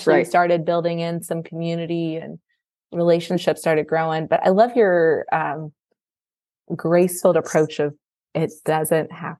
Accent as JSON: {"language": "English", "town": "Lexington", "region": "Kentucky", "country": "United States", "tie": "born or raised there", "also_born_or_lived": "Memphis, Tennessee", "said": "I remember when I moved, I'd lived in Memphis, Tennessee and moved back to my hometown of Lexington, Kentucky"}